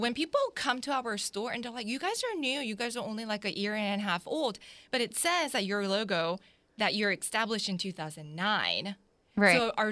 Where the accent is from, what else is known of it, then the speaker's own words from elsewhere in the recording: South Korea; now in Jacksonville, United States; I'm from South Korea.